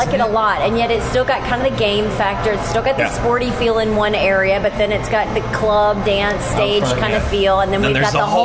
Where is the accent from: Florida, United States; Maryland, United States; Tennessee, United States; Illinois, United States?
Tennessee, United States; Cleveland; I was just in my hometown in East Tennessee, in Cleveland, Tennessee